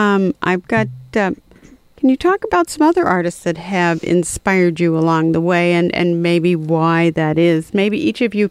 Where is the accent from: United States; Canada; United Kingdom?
United States; Colorado; I grew up in Colorado, and my parents were playing him an awful lot.